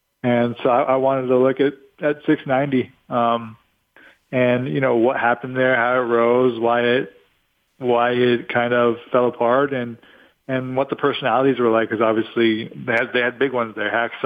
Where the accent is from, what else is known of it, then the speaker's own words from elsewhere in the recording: La Mesa, California, United States; I grew up in La Mesa.